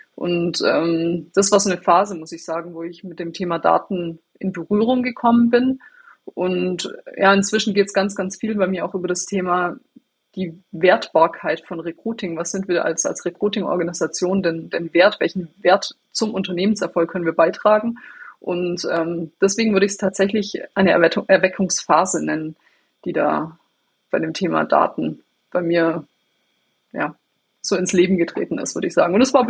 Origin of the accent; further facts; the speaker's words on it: Baden-Württemberg, Germany; born there; ich bin gebürtiger Schwabe. Ich versuche es manchmal zu verstecken, aber es funktioniert einfach nicht immer.